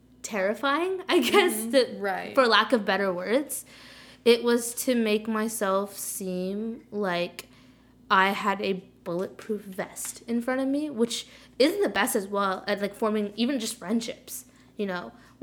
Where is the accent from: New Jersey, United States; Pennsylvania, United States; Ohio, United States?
New Jersey, United States; Bridgewater; I came from Bridgewater. It's only really an hour away.